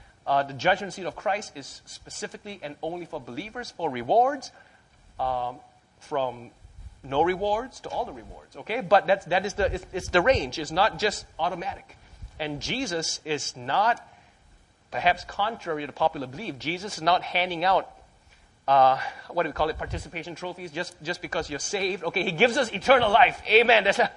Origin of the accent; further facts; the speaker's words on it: Malaysia; growing up in Malaysia, the education system, the school system, the standardized tests in sixth grade